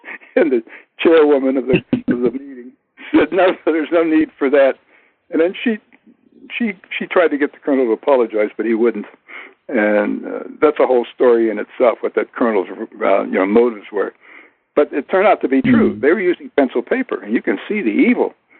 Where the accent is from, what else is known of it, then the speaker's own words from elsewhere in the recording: United States; I said, look, I'm an American with a high security clearance. It's my duty to report anything of military interest to my country.